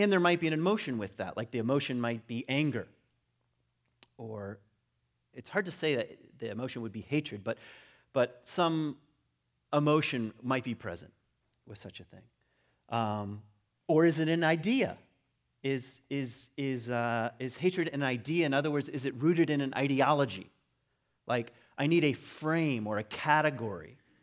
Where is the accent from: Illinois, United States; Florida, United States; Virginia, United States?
Virginia, United States; Because I'm not from West Michigan, so I'm from Virginia, where maybe some hatred was more permissible.